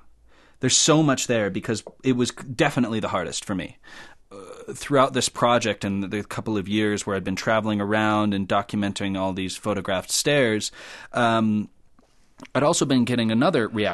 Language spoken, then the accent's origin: English; Helena, Montana, United States; Even in my hometown of Helena, I had one guy in a pub ask me if I still wore my dog tags from Iraq.